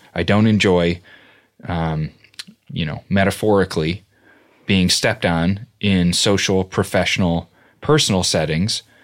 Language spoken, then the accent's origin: English; Midwest, United States; I grew up in the Midwest in like a very like kind of Slovak.